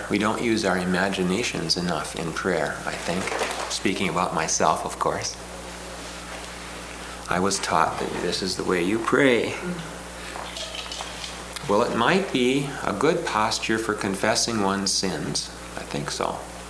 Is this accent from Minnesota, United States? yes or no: yes; Minneapolis, Minnesota, United States; I went to a retreat house near the Twin Cities. I come from Minneapolis.